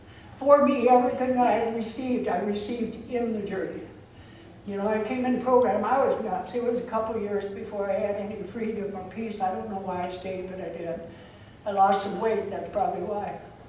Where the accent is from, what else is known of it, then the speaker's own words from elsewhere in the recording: Iowa, United States; This year, I'm from Iowa. I spent the winter in Yuma.